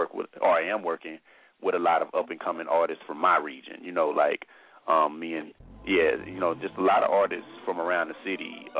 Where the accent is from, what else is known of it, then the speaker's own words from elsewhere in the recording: the South, United States; since I am from the South too